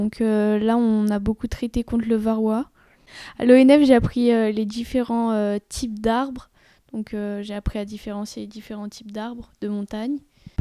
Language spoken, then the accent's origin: French; Auvergne-Rhône-Alpes, France; j'ai 14 ans, je viens de Savoie et je suis dans un lycée agricole en Haute-Savoie